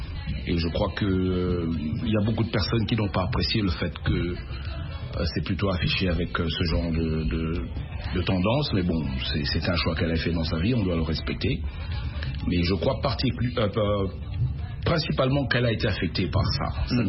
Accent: DR Congo; notre pays à ce moment-là, le Zaïre, on est des Zaïres.

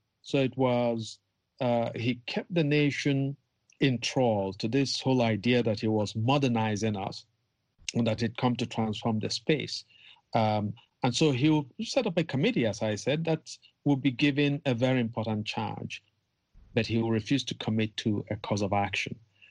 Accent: Nigeria; magazines in Nigeria my last year in high school. My piece was carried by a major state newspaper in my home state.

